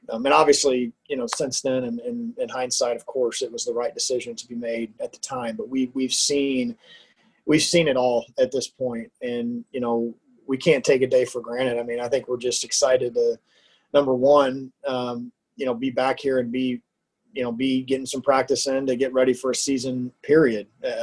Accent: Houston, Texas, United States; I'm a Texan. I grew up in the Houston area and committed to Nebraska when there was snow in the outfield on my visit.

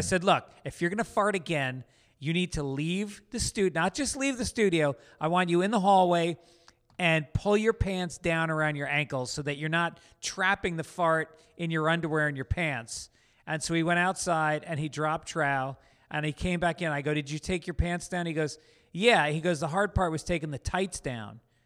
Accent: Tarrytown, New York, United States; And it was all these guys that I grew up with in Tarrytown over the years.

